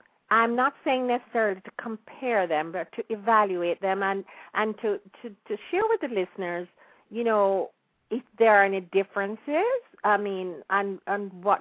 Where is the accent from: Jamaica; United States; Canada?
Jamaica; growing up in Jamaica in the period that I grew up in. You know, because things were a little different then than they are now.